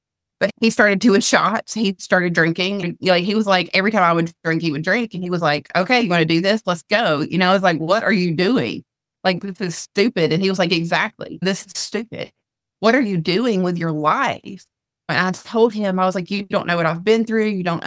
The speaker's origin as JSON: {"language": "English", "region": "Southern United States", "country": "United States", "tie": "born or raised there", "said": "which is what we experienced in a little tiny Methodist church growing up in the South."}